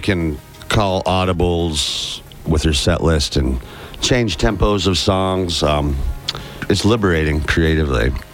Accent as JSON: {"language": "English", "town": "Bloomington", "region": "Illinois", "country": "United States", "also_born_or_lived": "Lexington", "lives_now": "Saybrook, United States", "said": "I'm originally from Bloomington, and I lived in Lexington for several years, but I'm living now in Saybrook with my girlfriend, who's..."}